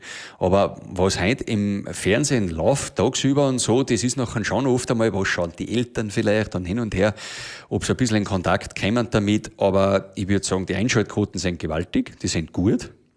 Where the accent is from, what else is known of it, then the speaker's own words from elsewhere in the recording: Schladming, Styria, Austria; Weil bei uns in Schladming ist es ja schon wieder so, dass im Tal herunten die von oben vom Berg oben, wo ich her bin, die schon wieder schon nicht verstehen.